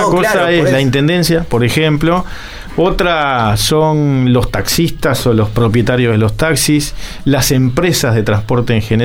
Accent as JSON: {"language": "Spanish", "region": "Montevideo", "country": "Uruguay", "said": "¿Para dónde queremos ir entonces como montevideanos?"}